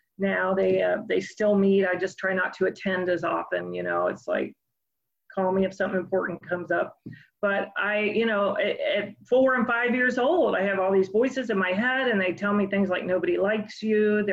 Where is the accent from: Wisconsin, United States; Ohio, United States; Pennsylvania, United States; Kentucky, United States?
Ohio, United States; Oxford; also born or lived in Northern California; I grew up in Oxford, Ohio, that was my first resentment because I was born in Northern California. And so I really, you know, thought I should be in Northern California.